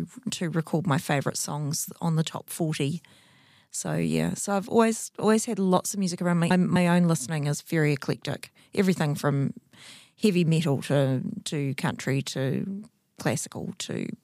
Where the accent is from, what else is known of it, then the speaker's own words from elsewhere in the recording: Invercargill, Southland, New Zealand; I'm from Invercargill, and as most people know, Southland is well known for its country music.